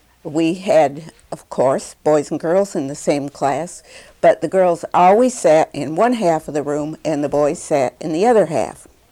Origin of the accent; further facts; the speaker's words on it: Paris, Ontario, Canada; born there; also born or lived in Brantford / Hamilton; I was born on January 19th, 1921, which makes me 73 years old now, in Paris, Ontario, Canada.